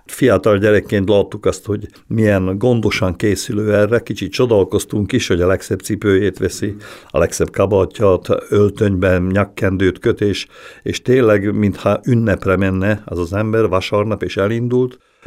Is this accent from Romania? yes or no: no; Gemer, Slovakia; Tőzsgyökeres gömöri vagyok, úgyhogy teljes lokálpatrióta is. Nem nagyon mozdultam még ki onnan.